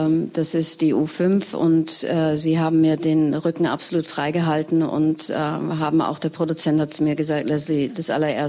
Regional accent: Vienna, Austria; Ich bin aber als halbe Wienerin sehr vertraut mit dem Wein. bin in Grinzingen, Wien groß geworden.

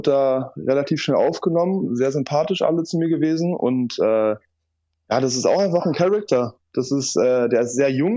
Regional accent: Berlin, Germany; Ich bin ja auch gebürtiger Berliner

